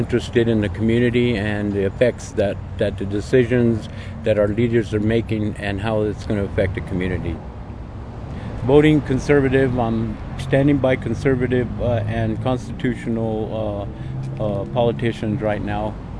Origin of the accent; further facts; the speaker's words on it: Cuesta, New Mexico, United States; I'm from Cuesta, New Mexico.